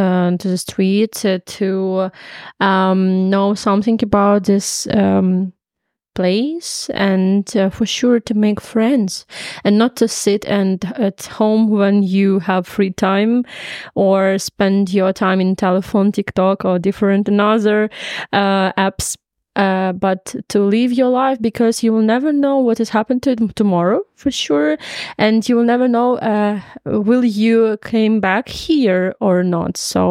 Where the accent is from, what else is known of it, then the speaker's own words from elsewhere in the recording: Ukraine; English is a second language; And I'm like, yeah, I'm from Ukraine.